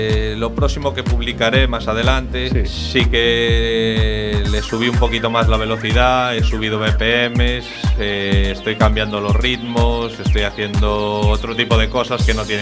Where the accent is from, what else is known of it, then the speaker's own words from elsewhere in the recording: A Coruña, Galicia, Spain; Los que somos de Coruña